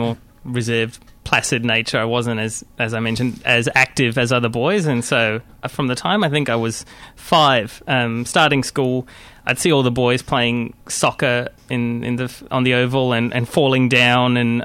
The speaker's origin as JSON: {"language": "English", "town": "Adelaide", "region": "South Australia", "country": "Australia", "tie": "born or raised there", "also_born_or_lived": "Kuala Lumpur", "lives_now": "Melbourne, Australia", "said": "So I am fairly multicultural, I'd say. I was born in Kuala Lumpur in Malaysia, and my family moved to Adelaide when I was nearly 3 years old. And I lived in Adelaide until early 2000 when I moved here to Melbourne."}